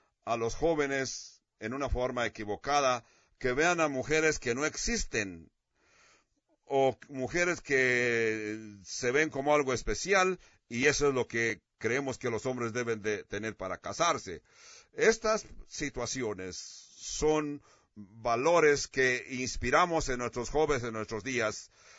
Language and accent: Spanish; California, United States; Yo crecí en California, Acá en California la gente no tiene esas hermosas costumbres que puedes encontrar en el sur.